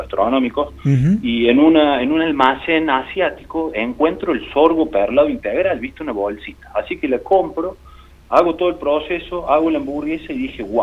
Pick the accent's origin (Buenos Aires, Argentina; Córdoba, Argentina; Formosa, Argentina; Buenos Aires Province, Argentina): Córdoba, Argentina; Jesús María; also born or lived in Colonia Caroya; tengo 33 años, uh-huh. Soy de acá de Jesús María, nacido en Colonia Carolla y bueno, soy muy viajero.